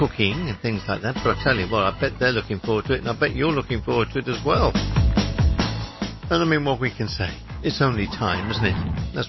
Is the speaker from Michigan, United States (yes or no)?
no; Vancouver, Washington, United States; I grew up in Vancouver, Washington.